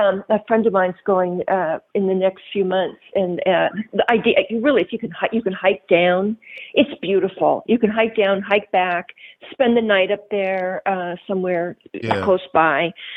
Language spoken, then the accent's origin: English; Wyoming, United States; So. I come from Wyoming, so I can sympathize.